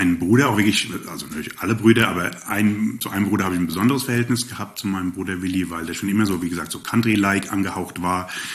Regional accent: Hesse, Germany; moved away; Und aber ursprünglich komme ich aus dem Rhein-Main-Gebiet, also ich bin Hesse und seit knapp 30 Jahren bei den Schwaben

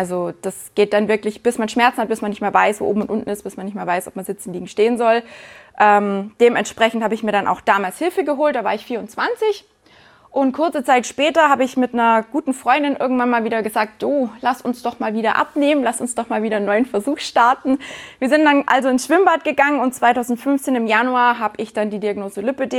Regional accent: Günzburg, Bavaria, Germany; born there; Ich bin in Günzburg geboren. Ist, glaube ich, nicht ganz so weit von hier.

